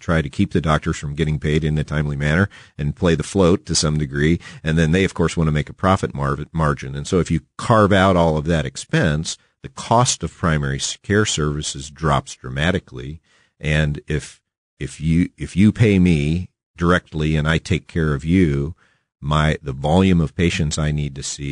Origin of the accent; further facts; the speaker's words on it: St. Louis, Missouri, United States; at the time growing up in St. Louis